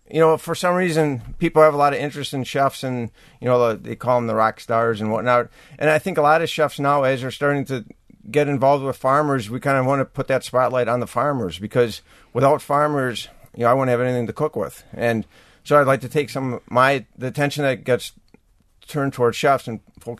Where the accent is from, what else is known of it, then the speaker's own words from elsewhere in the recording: Baraboo, Wisconsin, United States; I grew up in Baraboo.